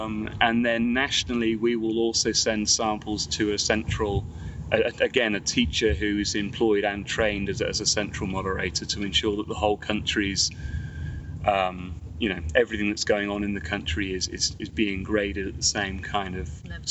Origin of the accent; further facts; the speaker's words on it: England, United Kingdom; So I come from England, so I'm struggling more than other people as well.